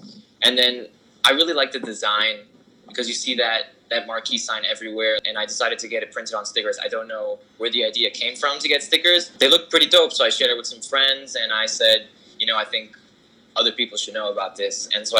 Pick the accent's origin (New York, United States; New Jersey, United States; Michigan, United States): New Jersey, United States; Newark; I'm from Newark. I've born and raised here in Newark